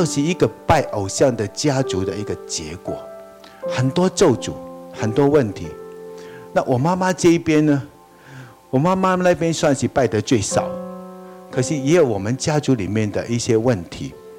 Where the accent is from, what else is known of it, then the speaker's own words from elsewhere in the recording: Hong Kong; born there; also born or lived in Taiwan; 我是一个中国人，我不是用政治观念说的，我是用文化观念来说。那我出生在香港，我受教育的地方是在台湾